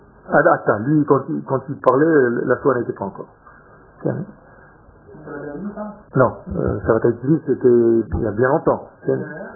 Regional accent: Israel; Et moi, quand j'étais petit en Israël, c'était l'acteur.

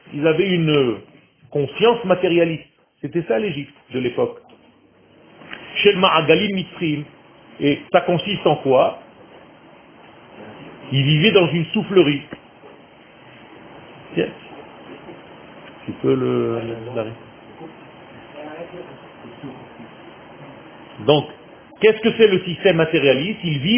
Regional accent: Israel; born there; first language Hebrew; French is a second language; Non, je suis israélien. Je suis né en Israël et ma langue natale c'est l'hébreu. Donc j'ai appris français juste pour venir enseigner

